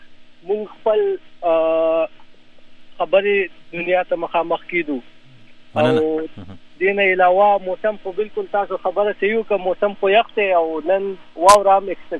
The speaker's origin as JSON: {"language": "Pashto", "country": "Pakistan", "said": "موږ خو تعلق د پاکستان نه دی"}